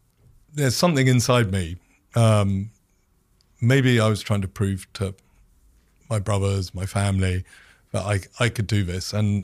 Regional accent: United Kingdom; there was this thing about being a Brit and going to New York and trying to take the thing which I loved in London and see if it worked in New York.

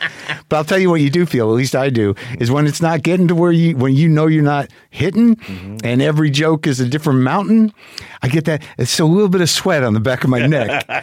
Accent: New Mexico, United States; I grew up in, my folks are from Jersey. I grew up in New Mexico.

